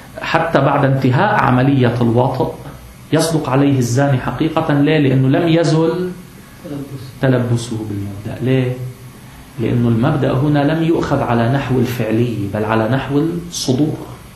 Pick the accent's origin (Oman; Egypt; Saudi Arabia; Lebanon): Lebanon; انتوا بتلاحظوا الآن عندنا بلبنان